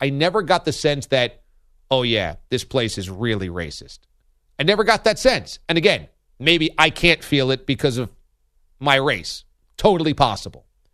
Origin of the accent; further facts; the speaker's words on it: New York, United States; I certainly got my fair share of criticism for being a New Yorker in Boston